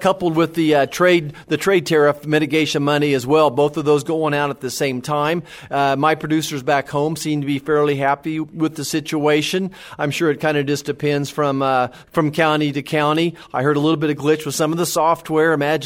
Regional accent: Kansas, United States; I'm a physician, a first generation college kid, fifth generation farm kid. I grew up in Kansas.

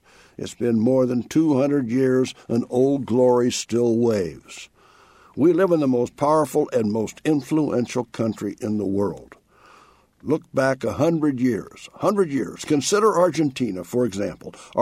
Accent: United States; from Washington.

